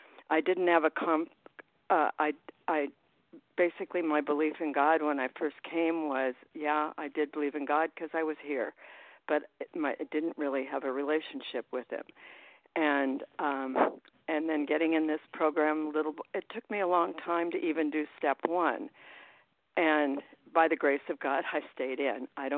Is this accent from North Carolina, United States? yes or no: no; Arizona, United States; Yeah, I'm … I'm from Arizona